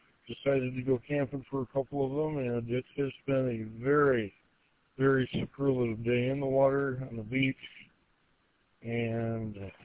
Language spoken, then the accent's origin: English; Indian River, United States; I am from Indian River.